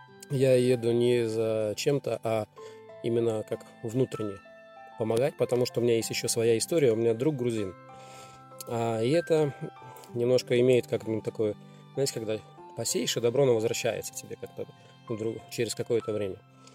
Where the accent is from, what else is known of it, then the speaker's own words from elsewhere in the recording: Estonia; сама Россия меня, как уроженца Эстонии и Прибалтики, всегда называла фашистом